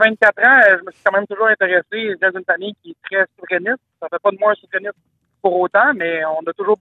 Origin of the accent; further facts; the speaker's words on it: Salaberry-de-Valleyfield, Quebec, Canada; moi, je suis originaire de Salaberry-de-Valleyfield, donc je connais quand même un peu le gars